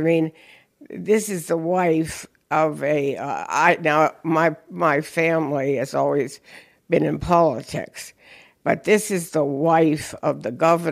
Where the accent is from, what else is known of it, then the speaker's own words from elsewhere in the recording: Ireland; And I said, "Well, I am Irish, and I am tough."